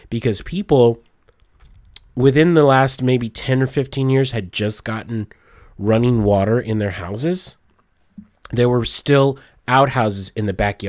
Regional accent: Petersburg, Texas, United States; I grew up in West Texas in the Panhandle.

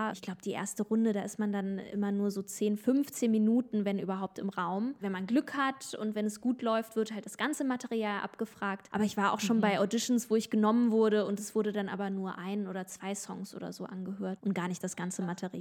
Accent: Kassel, Hesse, Germany; auch in meiner Heimat. Es war ganz schön, da wieder zurückzukommen.

